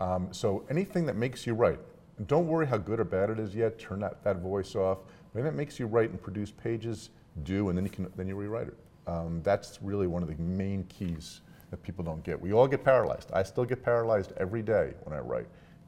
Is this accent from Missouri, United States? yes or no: no; Newark, New Jersey, United States; I'm from New Jersey.